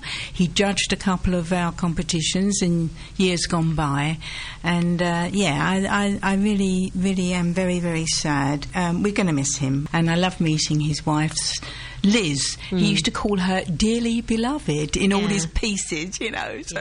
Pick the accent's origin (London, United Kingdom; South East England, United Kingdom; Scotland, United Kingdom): London, United Kingdom; Dagenham; We're both from Dagenham, you see. Lots of journos came from Dagenham.